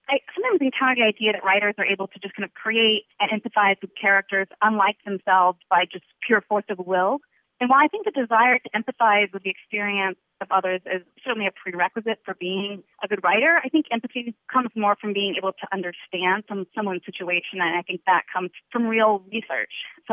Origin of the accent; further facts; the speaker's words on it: Abilene, Texas, United States; I grew up in Abilene in West Texas.